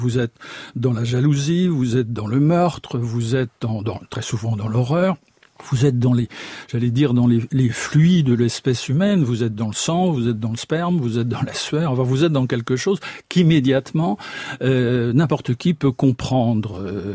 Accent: Brittany, France; et je le dis en tant que Breton

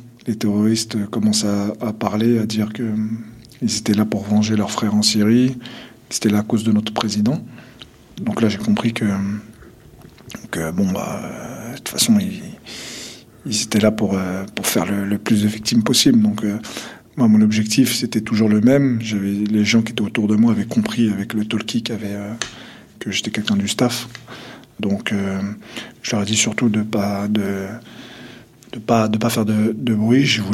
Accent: Kabylie, Algeria; born there; je suis né en Algérie, en petite Kabylie exactement, j'ai 43 ans.

